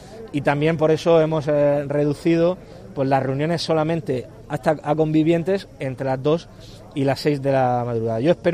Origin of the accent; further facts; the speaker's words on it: Region of Murcia, Spain; se nos sigue perjudicando a los ciudadanos de la región de Murcia y se nos trata como españoles de segunda.